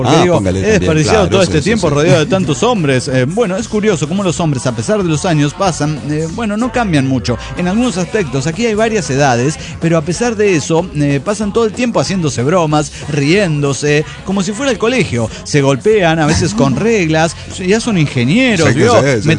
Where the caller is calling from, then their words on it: Cabo San Lucas, Baja California Sur, Mexico; de Cabo San Lucas, México.